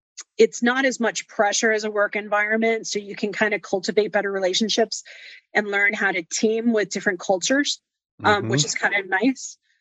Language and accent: English; Texas, United States; Because I'm from Texas. I'll talk to anybody.